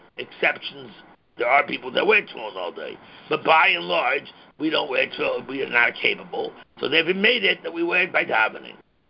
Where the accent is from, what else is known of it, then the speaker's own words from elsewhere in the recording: Cleveland, Ohio, United States; Again, I'm talking, I'm from Cleveland, Ohio.